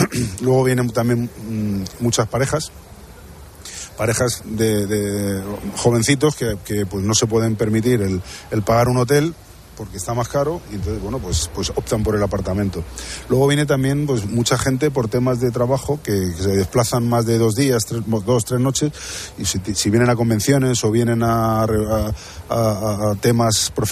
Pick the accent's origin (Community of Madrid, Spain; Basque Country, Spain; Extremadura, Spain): Community of Madrid, Spain; Madrid; como buen madrileño observo mucho mi ciudad